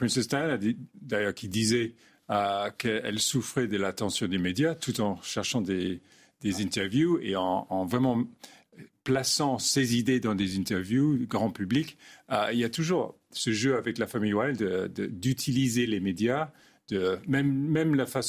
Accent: England, United Kingdom; French is a second language; je suis anglais, donc je suis un peu sceptique sur les Californiens

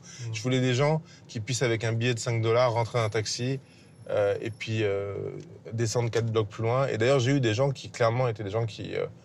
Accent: France; je suis réalisateur, je suis français, je suis... voilà, privilégié et tout ça.

